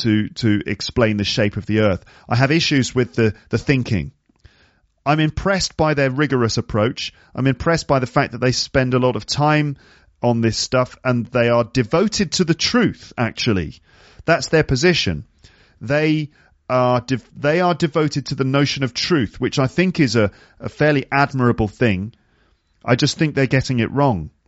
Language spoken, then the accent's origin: English; United Kingdom; accent: British; They were joking that they would sound like stupid Americans compared to my British accent